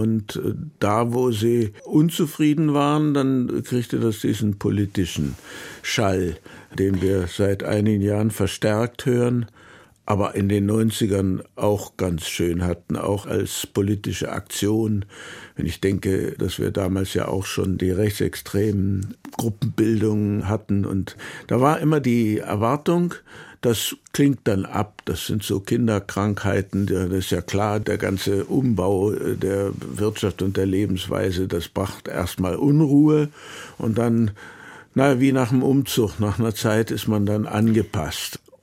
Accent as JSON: {"language": "German", "region": "East Germany", "country": "Germany", "said": "Da gibt es viele bei uns im Osten. Ich weiß nicht gut, ob das im Westen genauso ist"}